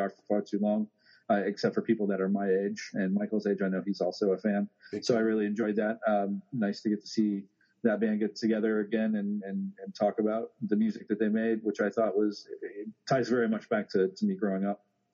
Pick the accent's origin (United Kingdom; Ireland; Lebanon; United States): Ireland; Being an Irishman, I'd say great heart with a lot of the folks that are buried there.